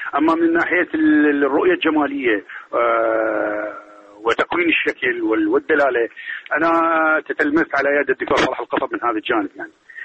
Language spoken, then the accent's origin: Arabic; Jadida, Maysan, Iraq; أنا من الجنوب، من محافظة ميسان حمارة، من منطقة صغيرة جدا اسمها جديدة، ولدت هناك.